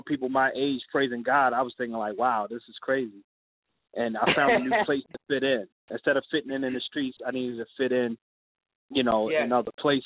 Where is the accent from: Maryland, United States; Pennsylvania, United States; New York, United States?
Maryland, United States; Baltimore; so growing up in Baltimore City is not hard not to be a knucklehead